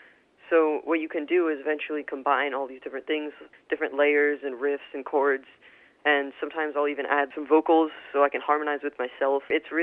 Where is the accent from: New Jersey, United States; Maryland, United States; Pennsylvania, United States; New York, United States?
New York, United States; Westchester; Westchester.